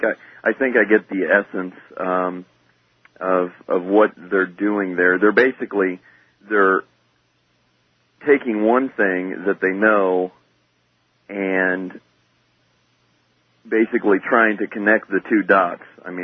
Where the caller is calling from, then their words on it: Dayton, Ohio, United States; I'm calling from Dayton, Ohio.